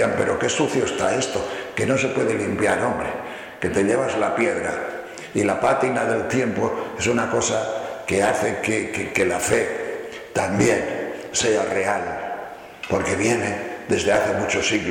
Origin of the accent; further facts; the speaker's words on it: León, Castile and León, Spain; Digo, es que yo soy de León.